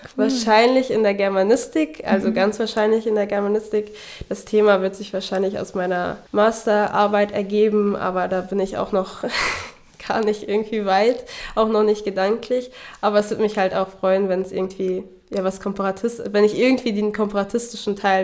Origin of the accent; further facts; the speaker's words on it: Luxembourg; ich komme eigentlich aus Luxemburg und das ist nicht so weit weg.